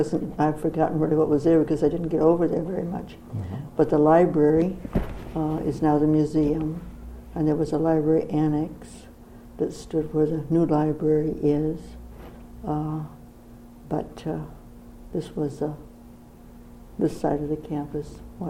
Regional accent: Flint, Michigan, United States; born there; Well, I was born in Flint, Michigan. So, of course, I graduated from Flint Central.

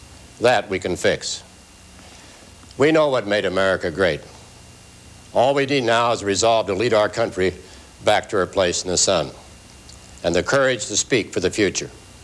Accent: Russell, Kansas, United States; I come from Russell, Kansas. There's not much money there, but the people are rich in many other ways.

